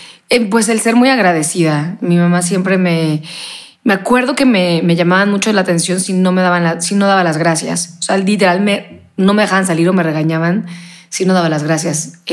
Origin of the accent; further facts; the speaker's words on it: Veracruz, Mexico; yo crecí pues en provincia, en Veracruz, yendo a escuela de monjas, yendo a la playa todos los domingos, jugando tenis todos los sábados y bailando todos los días porque me iba a clases de baile, de danza.